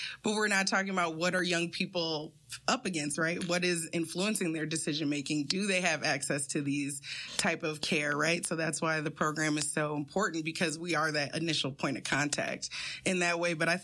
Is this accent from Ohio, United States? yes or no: no; Minnesota, United States; I am a Black woman. I'm from Minnesota and I'm from the North Side.